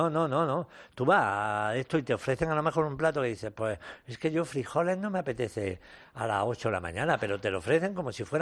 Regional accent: Jaén, Andalusia, Spain; Yo que soy de Jaén.

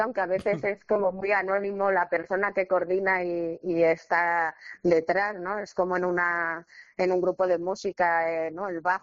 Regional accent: Madrid, Community of Madrid, Spain; born there; porque yo nací también aquí en Hortaleza, vivo en Hortaleza

